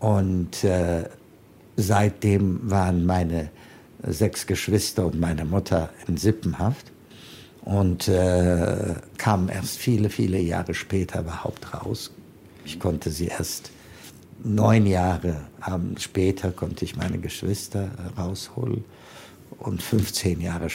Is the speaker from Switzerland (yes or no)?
no; Ethiopia; moved away as an adult; now in Germany; Meine Heimat ist Deutschland und Äthiopien ist mein Vaterland. Es sind diese zwei Kulturen, die mein Leben geprägt haben.